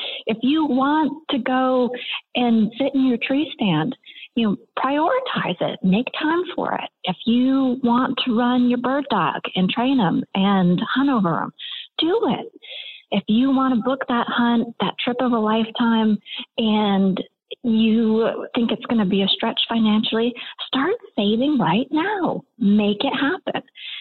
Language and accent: English; Maine, United States; So I grew up in Maine, selling raffle tickets and setting up the silent auction table